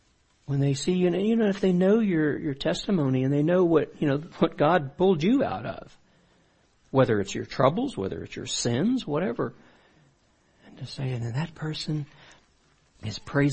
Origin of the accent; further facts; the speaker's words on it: Louisiana, United States; I grew up in South Louisiana and we had a lot of clay there.